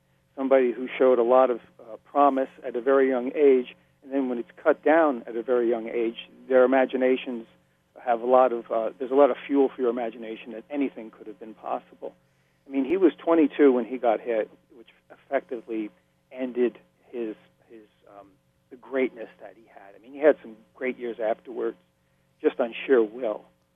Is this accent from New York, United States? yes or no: yes; New York, United States; And not having grown up in New England, I grew up in New York